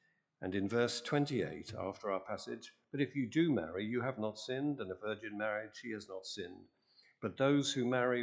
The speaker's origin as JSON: {"language": "English", "region": "North East England", "country": "United Kingdom", "said": "because I come from Northumberland"}